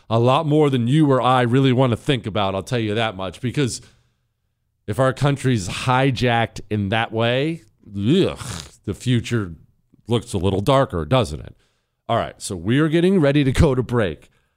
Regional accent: Ohio, United States; born there; I was born in Ohio, and I adore Ohio

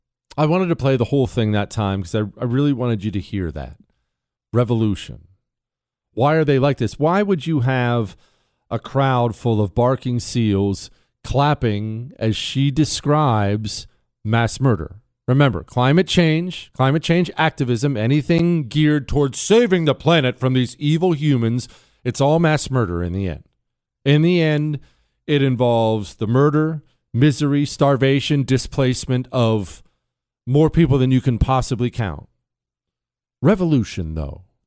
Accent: United States; You as an American, me as an American, we have a misplaced love affair with the world revolution

